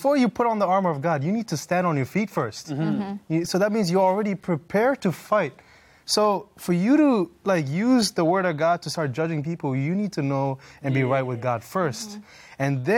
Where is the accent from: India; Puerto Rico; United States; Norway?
India; also born or lived in Middle East; I grew up in India and Middle East. So I grew up in a lot of culture, really thick, rich culture.